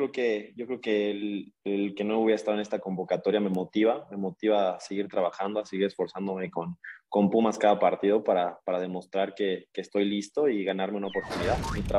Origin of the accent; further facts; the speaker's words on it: Mexico; yo como mexicano me siento orgulloso de haber nacido en este país